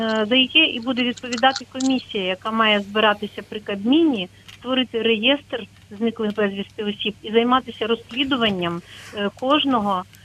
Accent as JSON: {"language": "Ukrainian", "region": "Kyiv", "country": "Ukraine"}